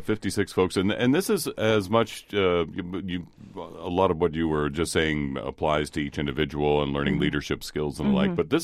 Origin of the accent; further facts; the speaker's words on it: Cincinnati, Ohio, United States; I grew up in Cincinnati, but I couldn't wait to get out of there.